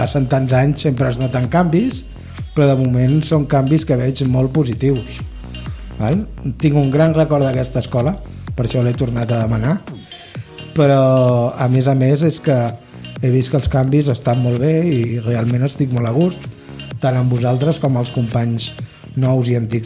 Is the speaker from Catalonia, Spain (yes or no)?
yes; Caldes, Catalonia, Spain; visc molt a prop d'aquí, Sant Feliu. De fet, visc a Caldes. Soc nascut a Caldes i visc allà des de petit.